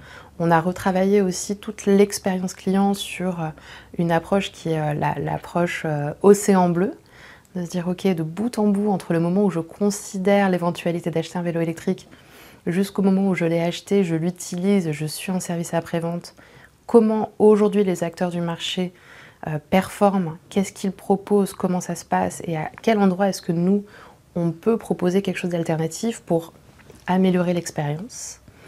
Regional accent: Paris, Île-de-France, France; j'ai grandi à Paris il y a bientôt 40 ans.

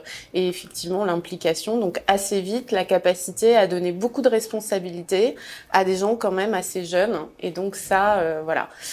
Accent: Hauts-de-France, France; moi, je suis née dans le Nord. Ce que je veux, c'est contribuer à la création d'emplois. Il y avait trop de gens au chômage dans ma région.

